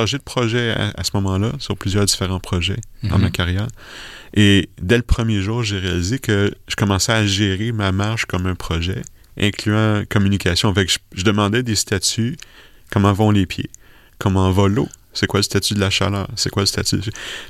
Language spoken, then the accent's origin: French; Quebec, Canada; j'ai pas de religion à la base. J'ai été élevé catholique au Québec